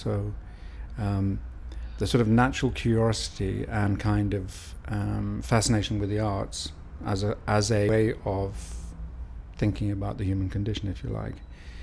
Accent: Newcastle, North East England, United Kingdom; also born or lived in Carlisle / East Africa; now in London, United Kingdom; I live in London. I was born in Carlisle and raised in East Africa till I was 8. And then I lived in Newcastle till I was 18. And then I moved to London to study, and I've been here ever since.

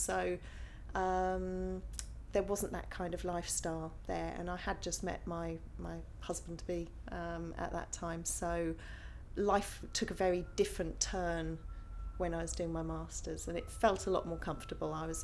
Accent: Bromley, London, United Kingdom; But I grew up in Bromley, and I was there from just after birth to 18 when I went to university.

